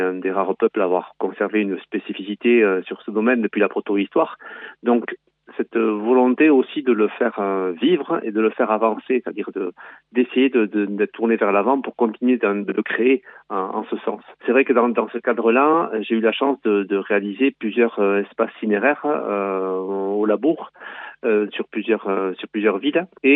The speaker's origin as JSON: {"language": "French", "town": "Hasparren", "region": "Nouvelle-Aquitaine", "country": "France", "said": "Je suis d'Asparin, je vis à Asparin, mais c'est mon atelier qui est à Mendionde. Je suis installé au château de Garoua."}